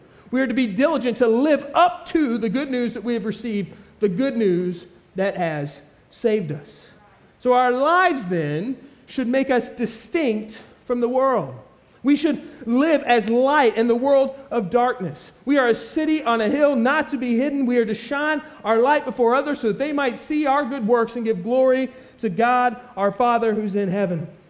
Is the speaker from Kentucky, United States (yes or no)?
yes; Kentucky, United States; Listen, I'm from Kentucky. I am proud of this state. I'm a good old Kentucky boy.